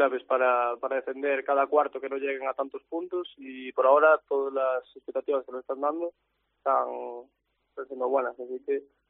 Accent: Santiago de Compostela, Galicia, Spain; como yo, que soy de aquí, de Santiago, parte de Capital

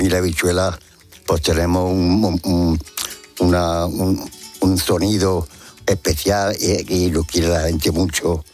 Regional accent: Granada, Andalusia, Spain; he estado por todo el mundo y he representado mi tierra, Granada

